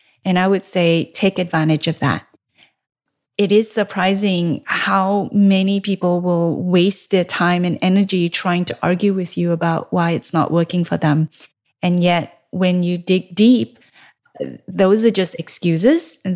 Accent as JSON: {"language": "English", "country": "Malaysia", "tie": "born or raised there", "said": "Because I grew up in Malaysia, I have a lot of connections there from my high school days."}